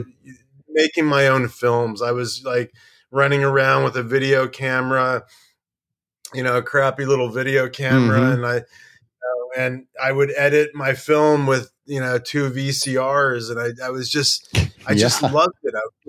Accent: Dallas, Texas, United States; born there; So I was born in Dallas, Texas.

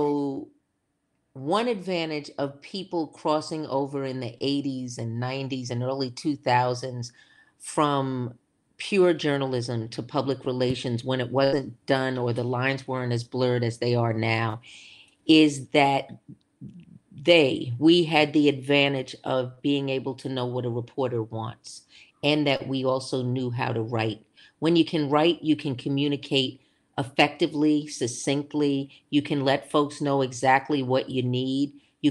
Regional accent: New York City, New York, United States; now in Washington, United States; I came from New York City, then to upstate New York, and then here to Chocolate City.

